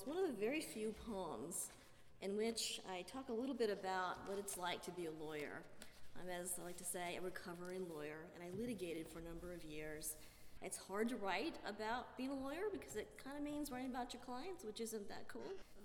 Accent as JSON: {"language": "English", "region": "Seoul", "country": "South Korea", "tie": "born or raised there", "said": "I was born in Seoul, in South Korea, and I tried for years to write a poem about the experience of being a kid there"}